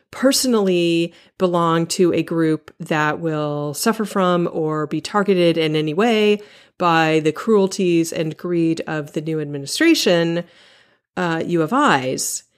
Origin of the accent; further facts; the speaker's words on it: California, United States; Now, I grew up in California. I grew up in earthquake country. I was used to earthquakes.